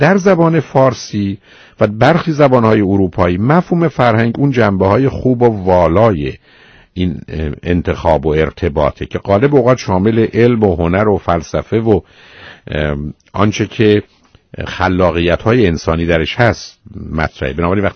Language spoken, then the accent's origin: Persian; Iran; من و شما به عنوان یه ایرانی وارد امریکا و کانادا میشیم،